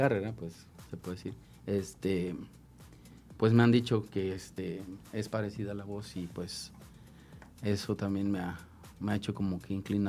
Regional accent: Jojutla, Morelos, Mexico; soy oriundo de Jojutla, toda mi vida he vivido aquí, y pues soy abogado, terminé la licenciatura en Derecho aquí en Jojutla

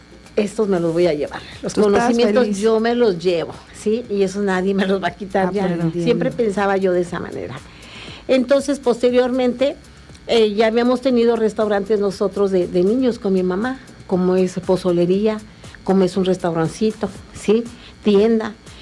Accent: Santa María Huacatitlán, Mexico; Toda esta gastronomía que yo les comento es de Santa María, Huacatitlán, de allá soy nativa, allá nací

